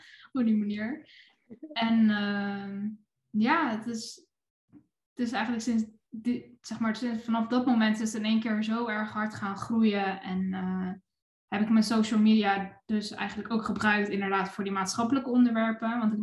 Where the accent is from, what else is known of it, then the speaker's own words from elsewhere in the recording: The Hague, South Holland, Netherlands; Ik ben 27 jaar en ik ben geboren en getogen in Den Haag.